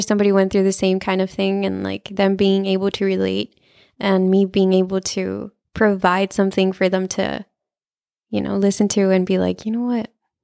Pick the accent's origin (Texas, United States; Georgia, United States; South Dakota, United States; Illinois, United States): Texas, United States; McAllen; I grew up here. I was born and raised in McAllen, Texas.